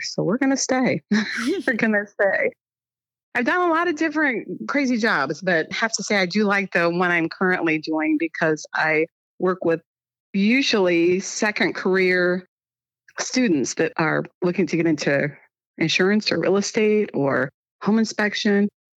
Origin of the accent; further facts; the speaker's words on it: Gallipolis, Ohio, United States; also born or lived in Zanesville / Medina; So growing up, I lived all over the state of Ohio. I was born in Zanesville, and I think we've lived in Medina, which is a suburb of Cleveland or Akron. We lived in Gallipolis, Ohio.